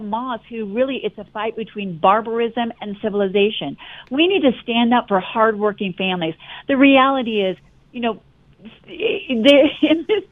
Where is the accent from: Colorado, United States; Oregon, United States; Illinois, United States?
Colorado, United States; I grew up on Lowry Air Force Base, the daughter of a lieutenant colonel.